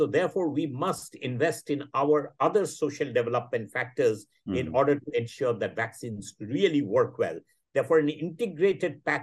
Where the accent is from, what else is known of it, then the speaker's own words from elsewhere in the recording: India; And there is no more pride, you know, I have as an Indian than to see the progress that it has made since, say, 2001.